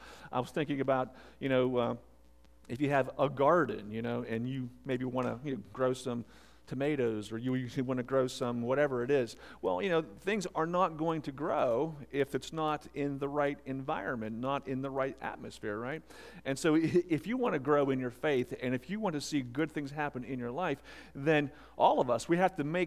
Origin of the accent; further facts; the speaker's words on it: Pittsburgh, Pennsylvania, United States; So I come from the Pittsburgh area, so just a couple hours west of here.